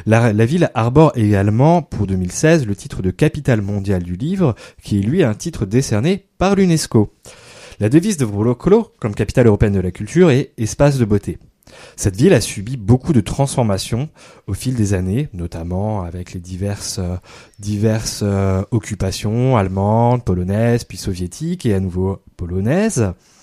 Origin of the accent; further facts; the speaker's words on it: Hauts-de-France, France; En tant que nordiste, j'ai vu profondément la ville évoluer